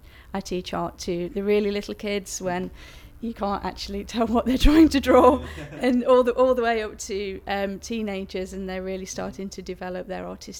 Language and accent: English; England, United Kingdom; I was born in the Midlands. I haven't really moved very far. In fact, at the moment, I've moved even closer to where I was born, just around the corner from the house I lived in when I was a child.